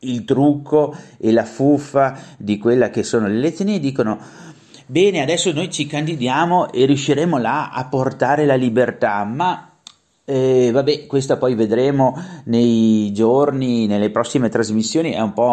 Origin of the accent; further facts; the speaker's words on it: Veneto, Italy; Noi come Veneti abbiamo mosso, ci siamo mossi come un sol corpo nel 2017 con il referendum per l'autonomia